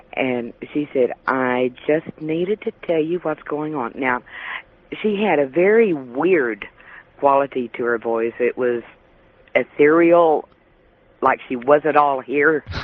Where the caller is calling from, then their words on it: Van Buren, Arkansas, United States; Hi, George. … calling from Van Buren, Arkansas.